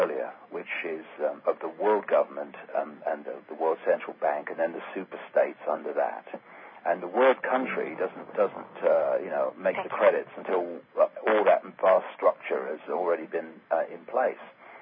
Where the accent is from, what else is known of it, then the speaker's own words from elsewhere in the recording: United Kingdom; born there; I have an experience as … who was born in Britain, and if I hadn't been born on some piece of land, I would have drowned. So I was actually born on this piece of land, and they called it Britain at the time